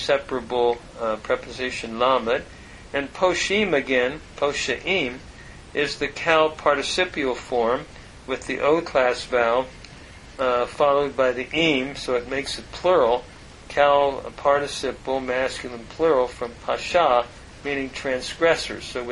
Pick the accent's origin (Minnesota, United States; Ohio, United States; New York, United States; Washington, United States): Ohio, United States; Linden; I was from Linden.